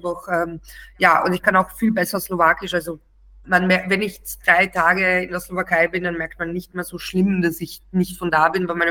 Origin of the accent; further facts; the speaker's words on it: Kyiv Oblast, Ukraine; Wir sind in der Nähe von Tschernobyl nämlich aufgewachsen